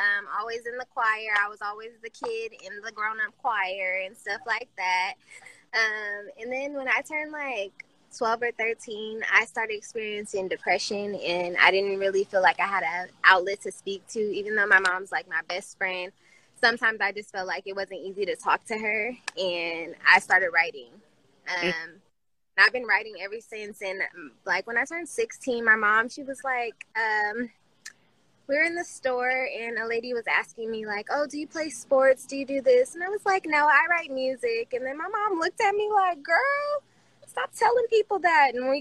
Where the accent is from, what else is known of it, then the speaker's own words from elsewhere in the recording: Vallejo, California, United States; I'm from Vallejo.